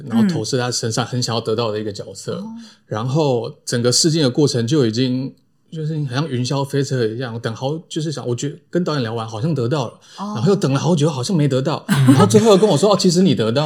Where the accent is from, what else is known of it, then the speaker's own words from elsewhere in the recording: Anhui, China; 我是安徽的。